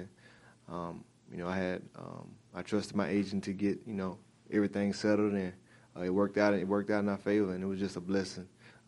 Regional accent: Mississippi, United States; I'm from Mississippi, so just a couple hours away, to be back close to my family

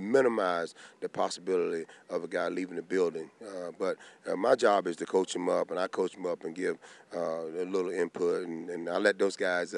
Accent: Georgia, United States; He's from Georgia and I'm from Georgia.

